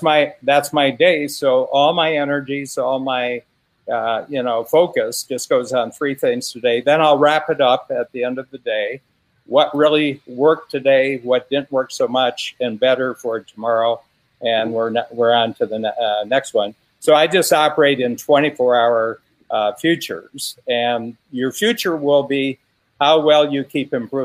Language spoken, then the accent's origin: English; Ohio, United States; born there; I was born in Northern Ohio and rock and roll started in Cleveland, Ohio.